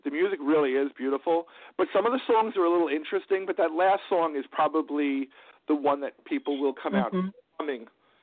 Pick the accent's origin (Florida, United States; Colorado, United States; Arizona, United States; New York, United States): New York, United States; I talk fast. I'm a New Yorker.